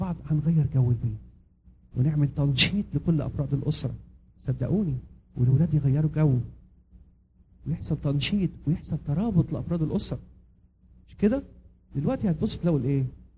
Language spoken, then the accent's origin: Arabic; Egypt; now in Nashville, United States; يمكن هنا احنا مصريين في ناشفيل لكن مدلعين الاولاد بطريقه زياده